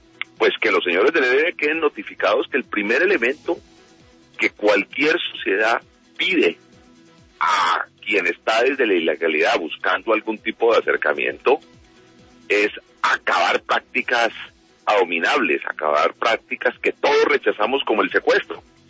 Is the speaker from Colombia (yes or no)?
yes; Cauca, Colombia; Yo soy del departamento del Cauca y recorro permanentemente el Pacífico colombiano, los departamentos del Pacífico colombiano.